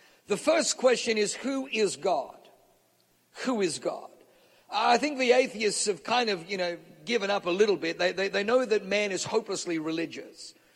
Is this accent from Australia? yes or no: yes; Australia; accent: Australian; And my son, actually, who was born in New Zealand, gives me a hard time with my Australian accent.